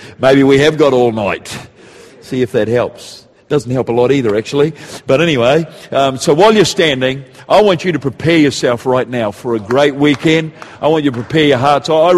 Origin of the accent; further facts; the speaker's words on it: New Zealand; I am a Kiwi. I've been asked twice today how long you're over from Australia for. I am a Kiwi, all right? And we live here. We live in Auckland.